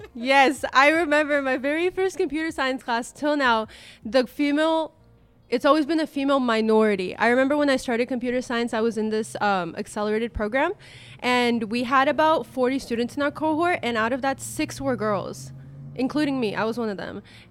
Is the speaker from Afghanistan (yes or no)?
yes; Afghanistan; I'm from Afghanistan. There's girls in my country right now wishing that they could be worried about their test.